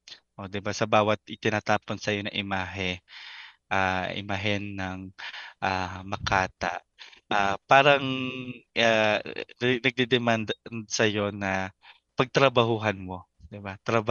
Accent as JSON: {"language": "Tagalog", "town": "Olongapo", "region": "Central Luzon", "country": "Philippines", "tie": "born or raised there", "said": "in a way, lumaki naman ako sa syudad kasi lumaki ako sa Olongga po dati. Pero hindi sa Maynila, baga."}